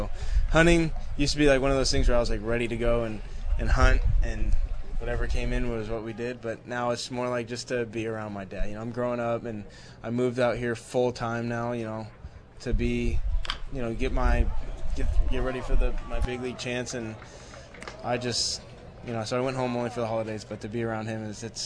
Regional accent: Elk Grove, California, United States; he was bashing my hometown, me and Buck, and he was like, "Oh, Elk Grove, what?"

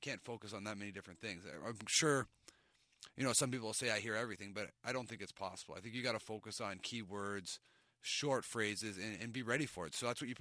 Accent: Canada; being a Canadian

